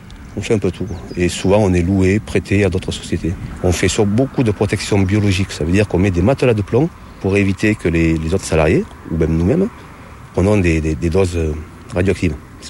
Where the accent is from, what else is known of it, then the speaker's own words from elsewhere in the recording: Auvergne-Rhône-Alpes, France; accent: Ain; Donc 01, qui a mon accent, c'est le département de l'Ain.